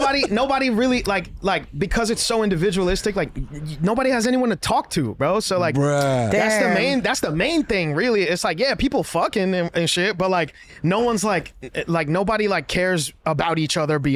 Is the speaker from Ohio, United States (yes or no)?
no; Bronx, New York, United States; Like, bro, I'm from the Bronx, bro. Hunts Point right there.